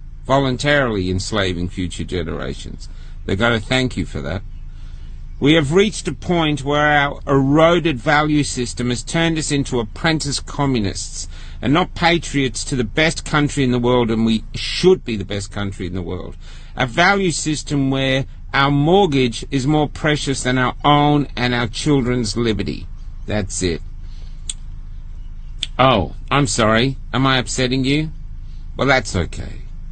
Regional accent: Australia; I am an Australian man.

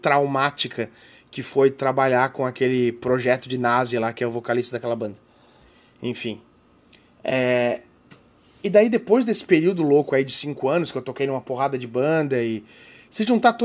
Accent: Blumenau, Santa Catarina, Brazil; Blumenau, que é a minha cidade natal, é disparado a cidade onde eu mais toquei na vida.

